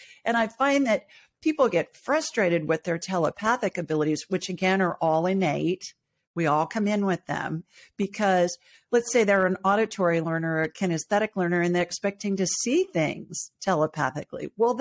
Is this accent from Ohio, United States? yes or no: yes; Ohio, United States; also born or lived in Los Angeles; I grew up in Ohio and lived in LA for a long time.